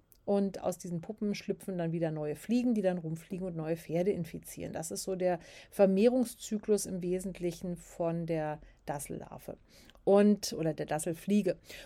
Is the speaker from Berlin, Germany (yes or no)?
yes; Berlin, Germany; Ich bin ja in Berlin groß geworden, wir kannten sowas überhaupt nicht